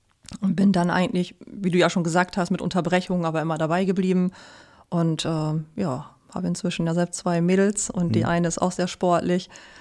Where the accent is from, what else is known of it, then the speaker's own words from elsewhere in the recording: Krummhörn, Lower Saxony, Germany; Nee, aufgewachsen in der Krummhörn. Tatsächlich in Fiskwart.